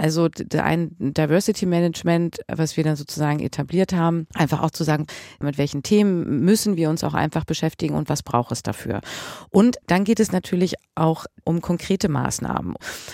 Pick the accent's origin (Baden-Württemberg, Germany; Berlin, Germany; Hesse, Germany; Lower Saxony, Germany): Lower Saxony, Germany; also born or lived in East Germany; weil mein Vater kommt aus Algerien. Geboren bin ich aber in Ostdeutschland. Und bin rübergekommen, da stand die Mauer noch, und bin in Niedersachsen groß geworden. Und meine Wahlheimat ist die Nordsee.